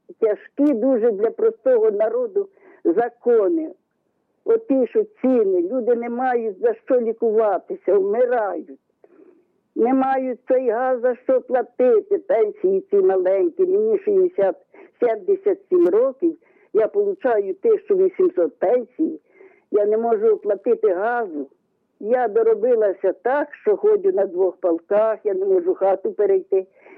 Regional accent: Zhytomyr Oblast, Ukraine; Я з Житомирщини

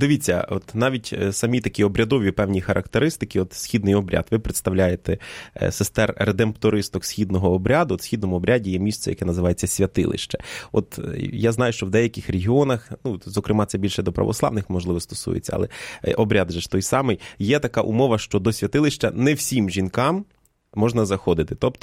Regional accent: Vinnytsia Oblast, Ukraine; я з Вінниччини походжу, і в нас ще в нашій римо-католицькій парафії

